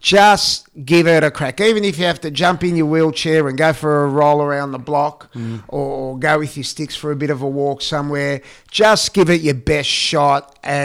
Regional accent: Australia; I'm an Aussie, so I'm doing it for all of us in Australia.

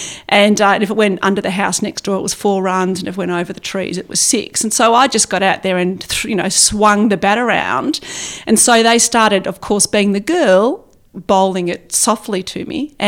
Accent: East Burwood, Victoria, Australia; also born or lived in Donvale; I grew up in East Burwood where we first lived and then moved to Donvale. So we're on a couple of acres in Donvale

